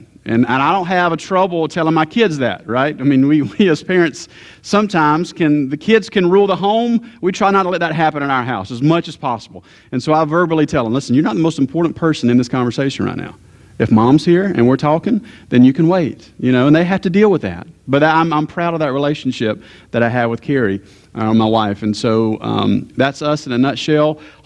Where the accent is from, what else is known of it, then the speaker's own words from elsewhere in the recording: Georgia, United States; I am, though, from the Deep South. I grew up, was born and raised in Georgia, so go Dogs from yesterday.